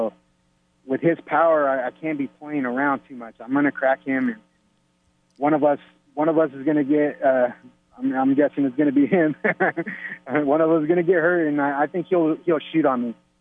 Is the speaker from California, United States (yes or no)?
yes; Pechanga, California, United States; because I think Pechanga might be open by then, and that's my hometown here.